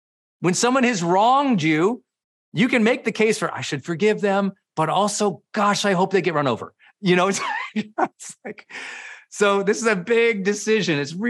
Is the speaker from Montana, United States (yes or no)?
yes; Montana, United States; Matter of fact, where I grew up in Montana, I'd say most of my friends did not ever leave their town or their state